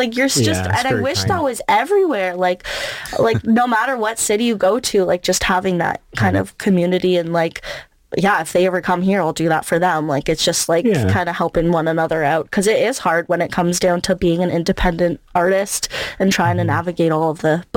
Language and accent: English; Kingston, Ontario, Canada; Growing up in Kingston, I grew up in Skeleton Park area, which is very artsy, very DIY.